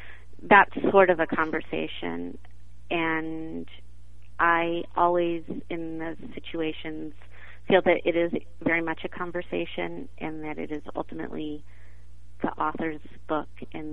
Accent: Texas, United States; I'm originally from Texas, so the Austin resonated with me, and was a convincing Austin

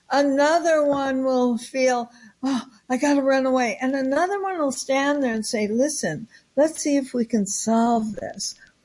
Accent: Southwest, United States; I was brought up in the Southwest where it was hot. We had a pomegranate tree.

